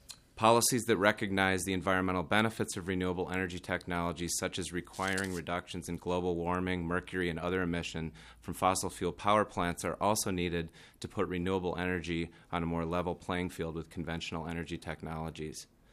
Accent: Edina, Minnesota, United States; now in Massachusetts, United States; While I currently live and work in Massachusetts, I'm a native of Minnesota. I grew up in Edina, and I went to college at Gustavus.

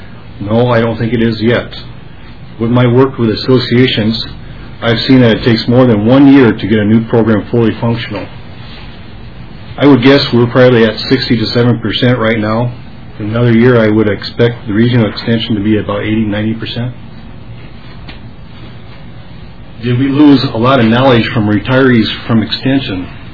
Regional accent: Iowa, United States; now in Minnesota, United States; I grew up in Iowa, moved to Minnesota in 1987.

